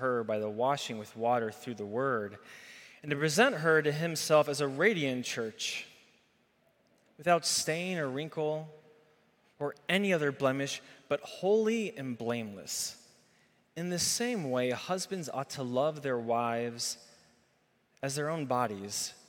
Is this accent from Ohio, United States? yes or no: no; Michigan, United States; now in Chicago, United States; I've lived in Chicago for the last 20 years. This is home. I grew up in Michigan.